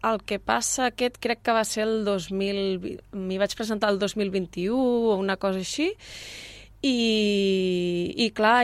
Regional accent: Mont-roig del Camp, Catalonia, Spain; perquè parla del poble on jo m'he criat, al Baix Camp, que és el poble de Mont-roig del Camp

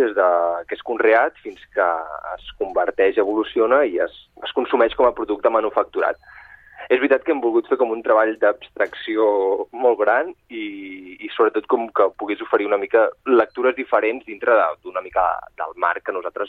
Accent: Barcelona, Catalonia, Spain; Jo soc de Barcelona

